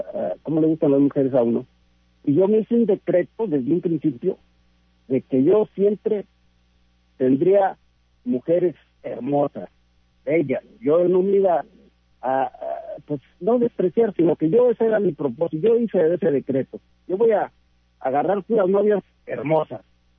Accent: San Luis Potosí, Mexico; yo soy de San Luis Potosí, yo soy de ingeniero nieto. Entonces, yo llegué de San Luis Potosí en ese tiempo, pues muy joven

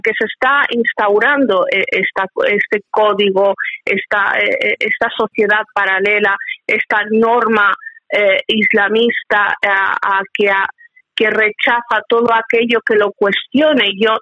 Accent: Spain

